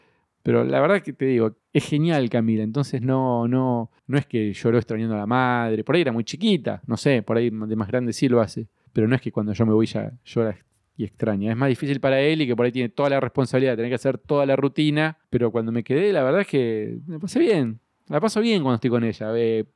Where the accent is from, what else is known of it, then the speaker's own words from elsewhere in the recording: Cipolletti, Río Negro, Argentina; Nos criamos en Chipoleti, en Río Negro.